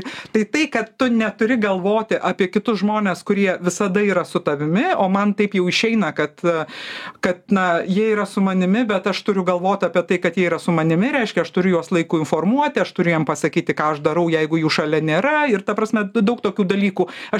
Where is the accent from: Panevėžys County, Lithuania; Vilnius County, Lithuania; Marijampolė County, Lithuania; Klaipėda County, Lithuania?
Vilnius County, Lithuania; Vilnius; born there; neturėjau kaimo ir gimiau Vilniuje ir didžiąją dalį vasarų leisdavo ant asfalto